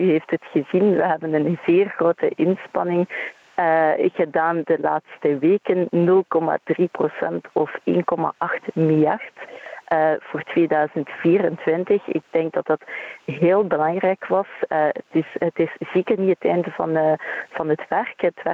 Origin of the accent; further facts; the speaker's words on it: Brussels, Brussels-Capital Region, Belgium; ik kom niet uit Wallonië, maar uit Brussel.